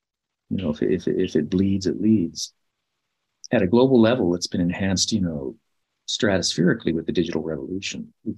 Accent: Mexico; I crossed my first border. I was raised in Mexico.

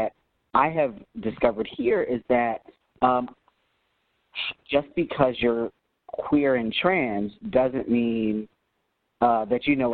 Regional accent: Philadelphia, Pennsylvania, United States; now in Atlanta, United States; Growing up in Philadelphia and having a father who was born in 1936 who had experienced racism in Philadelphia in some very visceral ways and physical ways.

